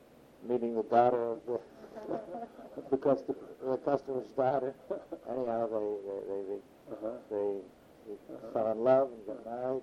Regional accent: United States; My mother and father were married in Pittsburgh, and I was born in Clarensburg and raised there, and my folks moved to Pittsburgh after I was out of school. I graduated from Clarensburg High School.

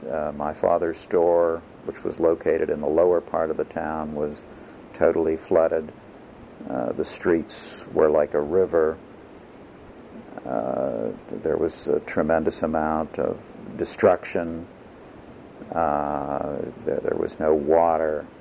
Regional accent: East Pittsburgh, Pennsylvania, United States; We grew up in East Pittsburgh, where my father had his business. This was an industrial town, a small town. The main industry in the town was Westinghouse.

